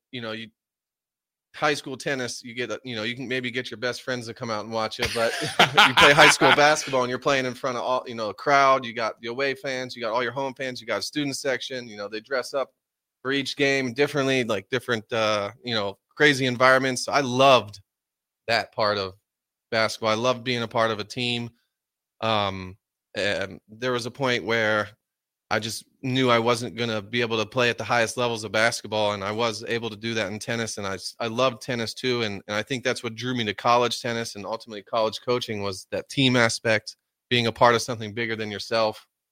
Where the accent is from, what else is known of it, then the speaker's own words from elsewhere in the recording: Columbus, Ohio, United States; also born or lived in Cincinnati; Obviously, I was born in Cincinnati. We moved up to Columbus when I was like 2 years old, and I lived in Columbus, and, you know, my parents still live there.